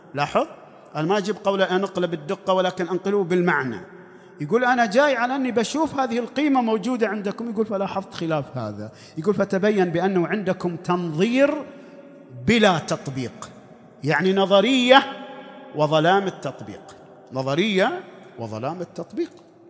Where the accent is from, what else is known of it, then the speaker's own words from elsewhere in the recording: Al-Ahsa, Eastern Province, Saudi Arabia; مثل عندنا في الأحساء